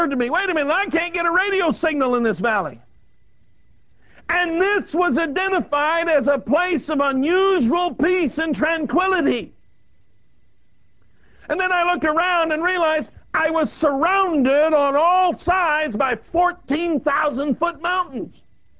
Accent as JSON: {"language": "English", "region": "Colorado", "country": "United States", "tie": "born or raised there", "said": "I was raised in Southern Colorado"}